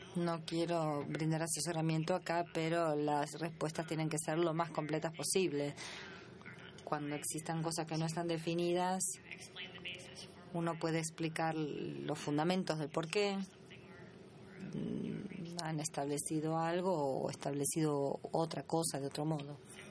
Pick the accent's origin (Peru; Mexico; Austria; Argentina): Austria; Spanish is a second language; Bueno, yo vengo de Austria.